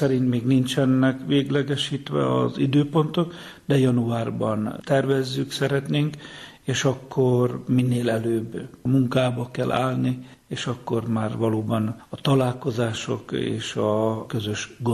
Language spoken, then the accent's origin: Hungarian; Geszteréd, Szabolcs-Szatmár-Bereg, Hungary; Igen, én egy igazi alföldi gyerek vagyok, ott nőttem föl, Geszteréd